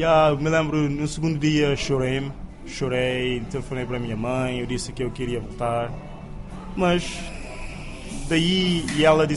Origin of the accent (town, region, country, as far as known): Cape Verde